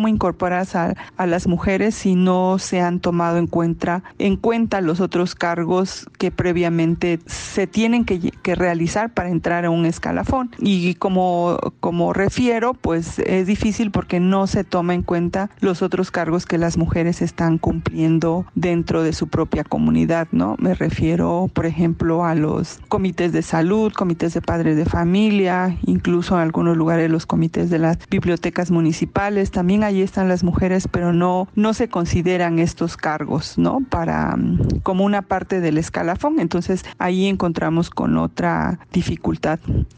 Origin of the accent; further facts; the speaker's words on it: Tlacolula de Matamoros, Oaxaca, Mexico; soy zapoteca de Tlacolula de Matamoros